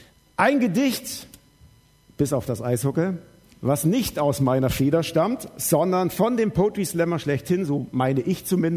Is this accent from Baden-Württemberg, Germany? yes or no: yes; Baden-Württemberg, Germany; Ihr müsst wissen, ich bin Schwabe, gell?